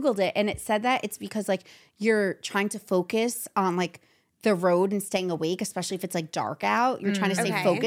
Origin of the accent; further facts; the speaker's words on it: New Jersey, United States; also born or lived in New York; From New Jersey, lived in New York for a decade.